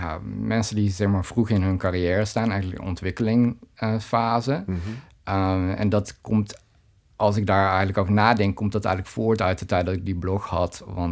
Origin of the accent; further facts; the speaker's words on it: Waalwijk, North Brabant, Netherlands; Ik kom zelf uit Waalwijk, dus ik zat in Eindhoven op school oorspronkelijk.